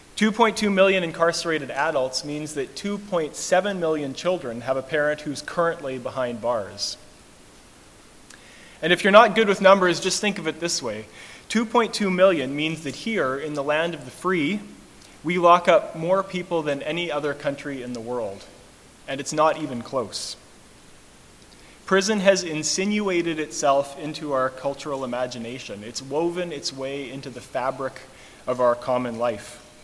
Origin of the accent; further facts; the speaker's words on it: Saskatchewan, Canada; but I grew up in the country. And I could put up with being in the city most of the time, but growing up in Saskatchewan, when there's snow on the ground